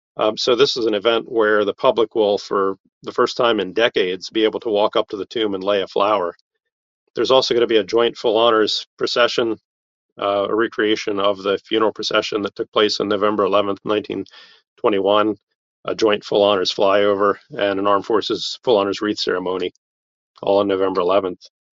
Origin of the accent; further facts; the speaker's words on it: Maryland, United States; I'm from Maryland, and so being so far away from home, they were my home away from home.